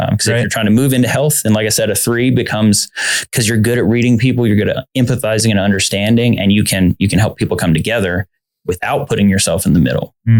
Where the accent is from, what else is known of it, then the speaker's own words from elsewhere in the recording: the South, United States; I grew up in the South watching John Wayne movies.